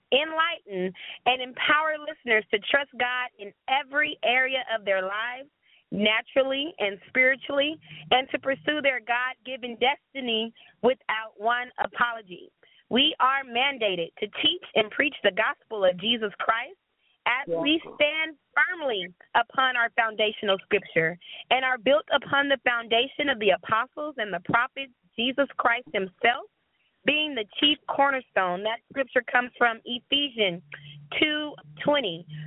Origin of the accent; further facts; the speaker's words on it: Stockton, California, United States; I'm from Stockton, California.